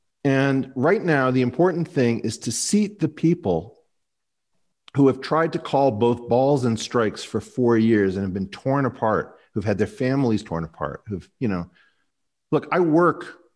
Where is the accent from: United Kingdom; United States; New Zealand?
United States; And I don't believe in doing that through monarchy because I'm an American.